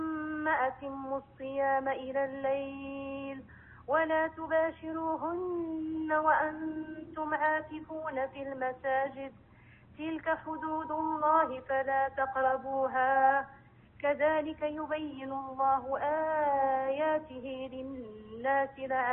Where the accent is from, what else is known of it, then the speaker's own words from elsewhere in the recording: Morocco; من المغرب.